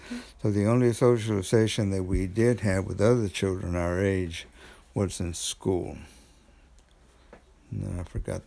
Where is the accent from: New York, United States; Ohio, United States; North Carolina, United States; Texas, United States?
Texas, United States; Waco; Well, I grew up in a city in Texas called Waco. It was a metropolitan area.